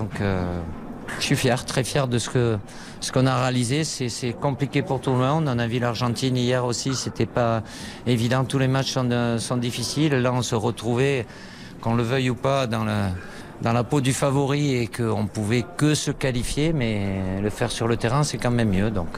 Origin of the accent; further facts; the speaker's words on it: France; je suis français